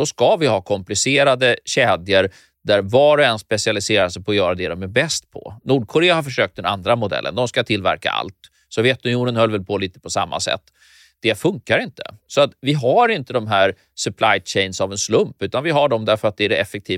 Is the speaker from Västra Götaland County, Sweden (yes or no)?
no; Norrköping, Östergötland, Sweden; Ja, och i Norrköping var vi mer som vanliga människor.